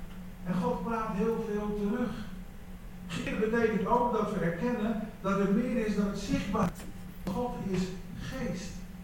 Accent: Brazil; Als ik in Brazilië kom, waar ik opgegroeid ben, dan heb ik altijd de neiging om de plekjes van vroeger op te zoeken.

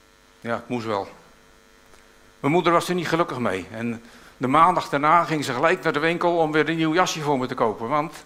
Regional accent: South Holland, Netherlands; ik kom uit Hoekse Waard en daar hadden we slagschepen.

